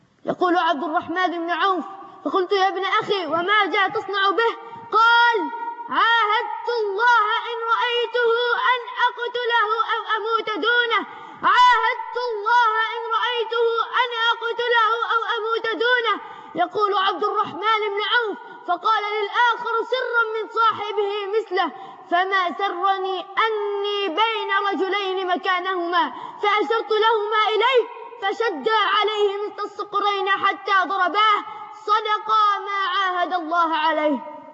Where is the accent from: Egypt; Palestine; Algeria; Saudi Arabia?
Egypt